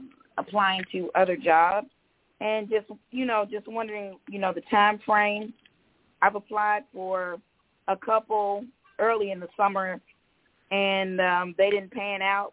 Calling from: Georgia, United States; I'm calling from Georgia.

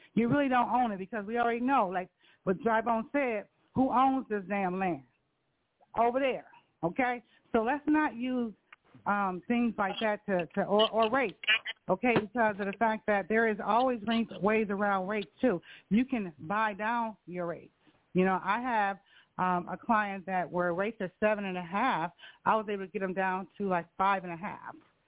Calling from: Buffalo, New York, United States; I am from Buffalo as well

